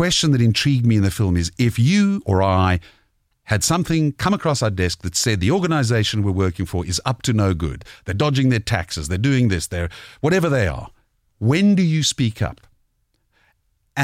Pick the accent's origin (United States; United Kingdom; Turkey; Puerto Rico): United Kingdom; I am British, but I also have spent tremendous amount of time living in other cultures.